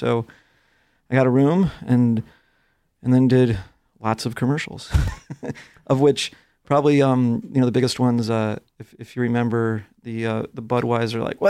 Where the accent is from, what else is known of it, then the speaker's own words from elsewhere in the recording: Chicago, Illinois, United States; Probably the biggest stuff I did was like the Bulls. I'm from Chicago.